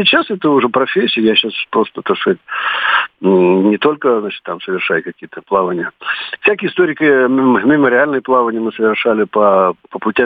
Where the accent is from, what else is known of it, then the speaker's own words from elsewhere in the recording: Moscow, Russia; Ну, вот мы, как бы, москвичи, хотя уходили из Петербурга.